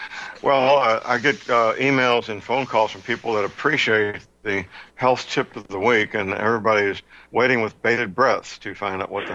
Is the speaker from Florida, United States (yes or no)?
no; St. Louis, Missouri, United States; living and working in my hometown, St. Louis, Missouri.